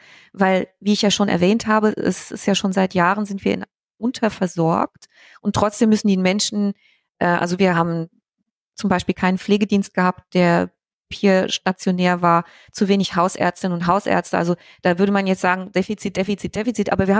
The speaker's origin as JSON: {"language": "German", "town": "Wiesbaden", "region": "Hesse", "country": "Germany", "said": "Wir hier aus dem Wiesbadener Osten, wir kommen aus dem Land, vom Land, und es sind ungefähr über 21.000 Menschen, die in so einem ähnlichen Umfeld leben, ländlich."}